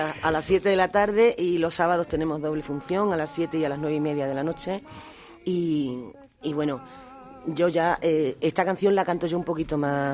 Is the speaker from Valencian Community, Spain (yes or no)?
no; Cádiz, Andalusia, Spain; yo soy de Cai. Yo soy gaditana por los cuatro costados del puerto de Santa María, nacida en Cádiz.